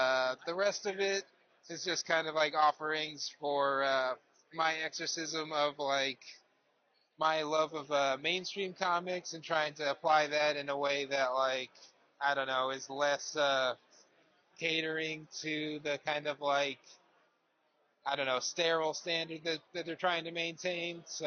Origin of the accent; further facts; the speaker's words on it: Providence, Rhode Island, United States; I'm from Providence. I've been making comics for about 15 years now.